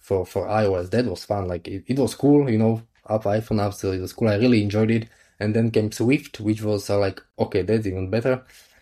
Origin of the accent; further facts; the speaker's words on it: Slovakia; English is a second language; Slovakia.